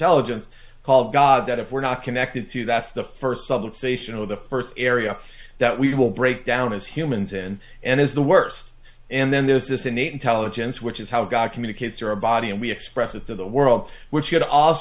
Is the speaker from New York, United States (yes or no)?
yes; New York, United States; You know, I grew up in New York.